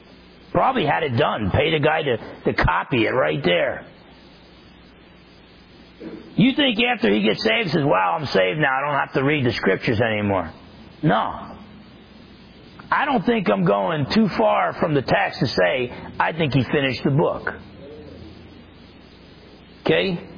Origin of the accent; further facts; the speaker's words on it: New Jersey, United States; I'm from New Jersey. I'm half Italian.